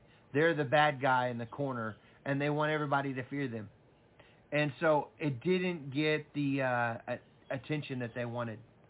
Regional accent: United States; just because I'm an American, about the churches, about the stadiums

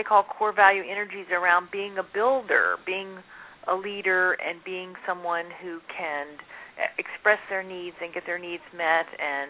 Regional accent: Vicksburg, Mississippi, United States; I grew up in Vicksburg, Mississippi. That's on the river. And in a small town, about 35,000 people.

